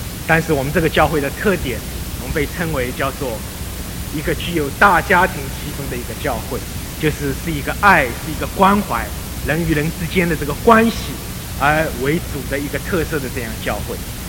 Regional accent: China; 我是从大陆来的

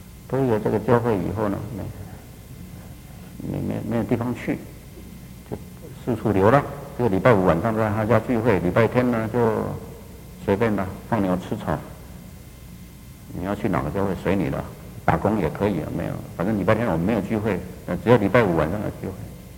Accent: Taiwan; 只有我们是从台湾来的。

